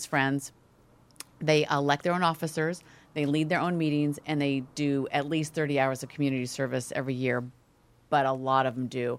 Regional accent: Newport Beach, California, United States; I grew up in Newport Beach and did that as a girl

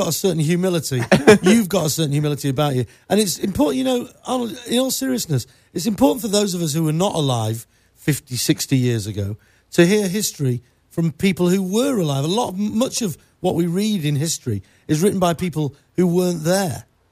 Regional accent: United Kingdom; You know, I'm British, obviously. I know nothing or very little about American sports.

